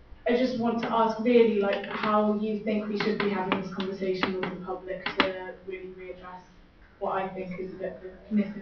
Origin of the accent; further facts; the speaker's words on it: Monmouth, Wales, United Kingdom; from Monmouth.